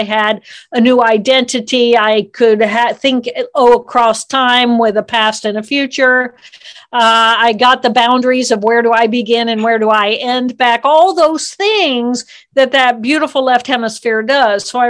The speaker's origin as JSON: {"language": "English", "region": "Indiana", "country": "United States", "tie": "born or raised there", "said": "So I was, I grew up in Indiana"}